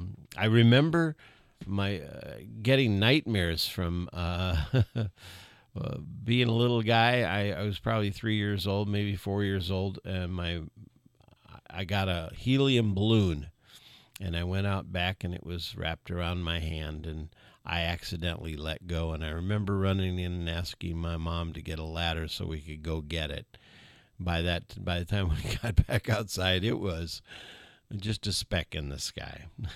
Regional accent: Crawfordsville, Indiana, United States; I was born in Indianapolis, and I know where the church is that Dad was the minister, but I was only there for a year, so I don't remember much about that. And then his assignment was Crawfordsville, Indiana

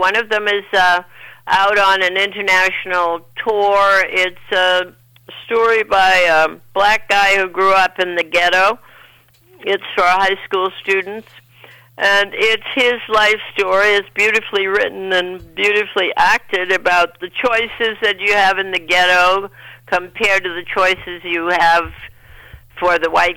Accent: New England, United States; I'm from New England. I didn't think acting was something you did when you grew up.

